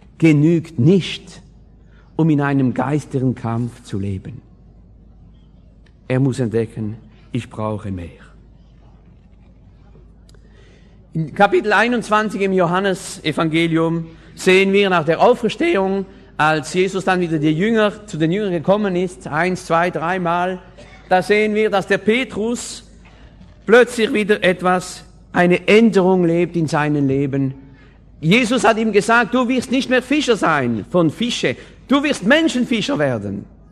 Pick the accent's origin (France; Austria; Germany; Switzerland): France; German is a second language; ich bin Franzose, gell, da kommen die Worte nicht mehr.